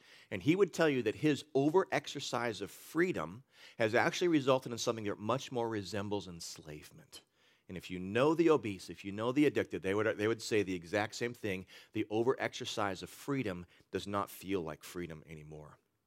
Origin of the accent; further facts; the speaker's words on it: United States; as an American people, we value freedom arguably above all things else.